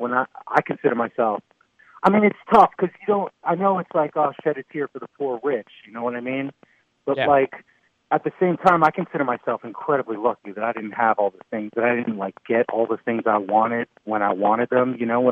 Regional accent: New Jersey, United States; Me, I grew up, I was born here in the city, and then I grew up in Jersey. You know, I had like a suburban upbringing.

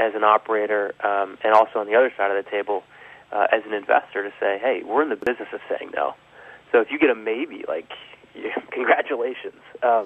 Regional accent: Colorado, United States; I grew up in Colorado, and my grandfather was my first ski instructor

